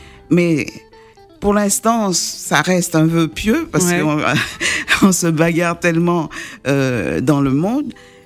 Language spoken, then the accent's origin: French; Martinique, France; born there; also born or lived in Switzerland; je suis née à la Martinique, je suis venue en France, après je suis allée en Suisse romande, ouais. Ensuite Suisse allemande, ouais. Et j'ai beaucoup voyagé à l'étranger.